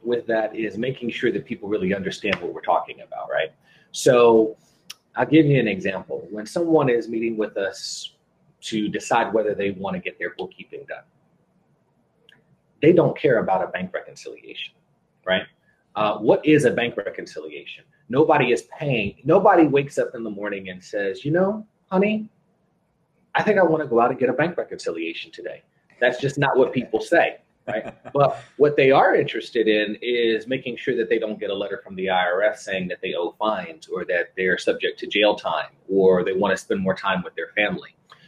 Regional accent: Maryland, United States; also born or lived in Washington, D.C.; now in Florida, United States; I'm originally from the Maryland, D.C. area. Based in Florida now, but grew up definitely in the D.C., Maryland, part or neck of the woods. Went to the University of Maryland at College Park.

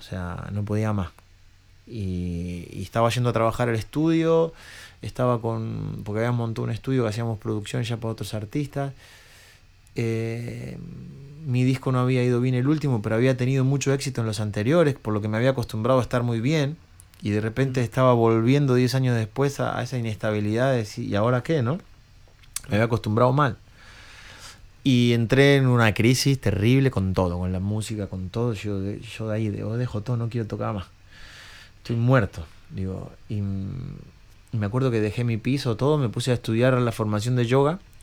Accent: Argentina; Siendo de donde vengo, de una ciudad pequeña de Argentina, sin ningún tipo de medio, sin papeles

